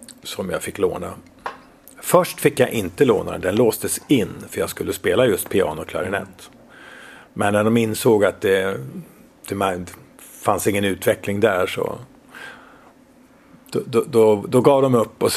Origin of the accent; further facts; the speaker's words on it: Sandviken, Gävleborg County, Sweden; Jag växte upp i Sandviken från 4:e klass. Alltså jag var 10-11 år. Upp till gymnasiet så bodde jag ju i Sandviken.